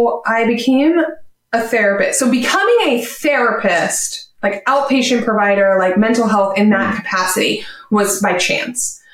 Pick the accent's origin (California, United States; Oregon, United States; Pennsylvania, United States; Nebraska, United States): Pennsylvania, United States; I'm from Pennsylvania. I live about an hour and a half outside of Philly, and Philly has the Philadelphia Zoo, right? As a kid, we traveled there all the time into the teenage years, all of that.